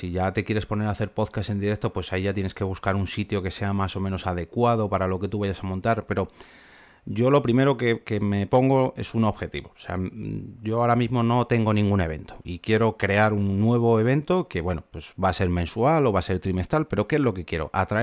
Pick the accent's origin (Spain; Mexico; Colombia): Spain; Ya somos 2 españoles los que estamos en el proyecto, que es Raúl de la Puente, Doctor Genoma